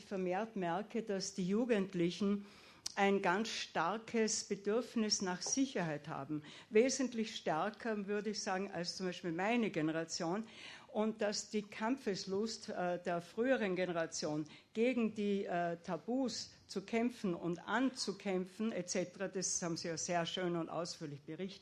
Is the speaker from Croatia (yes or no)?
no; Vorarlberg, Austria; Und das ist also bei uns in Vorarlberg also deutlich wahrnehmbar.